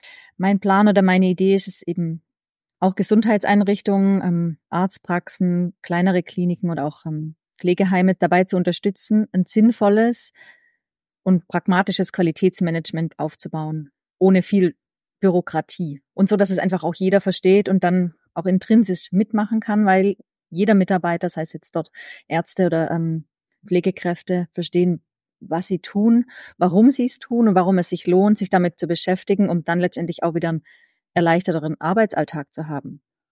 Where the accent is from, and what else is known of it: Germany; now in Switzerland